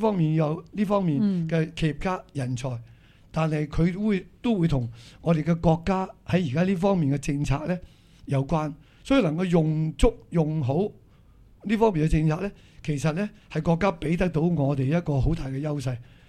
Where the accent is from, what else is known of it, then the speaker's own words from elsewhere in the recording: Macau; 去作出我哋澳門人應該做嘅嘢